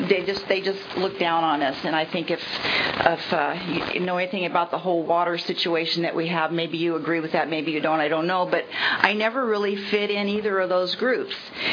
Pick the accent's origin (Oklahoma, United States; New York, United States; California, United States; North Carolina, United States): California, United States; Firebaugh; also born or lived in Madera / Santa Cruz; I was born in Madera, okay? My family had a farming operation out by Firebaugh. So I lived in Firebaugh up until mid-fourth grade.